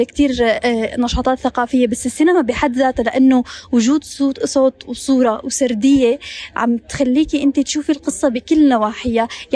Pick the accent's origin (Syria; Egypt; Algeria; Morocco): Syria; نحن كلنا كسوريين عنا هذا الصراع، أنا يعني بحكي عن حالي، أنا 14 سنة اللي عشتهم خلال الحرب هو نشأتي